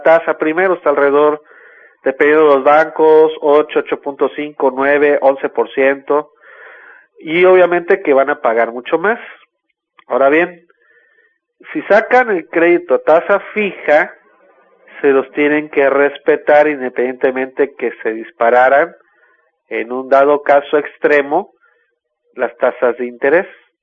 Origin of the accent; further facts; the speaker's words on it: Mexico; el efecto a los bolsillos tanto de nosotros como mexicanos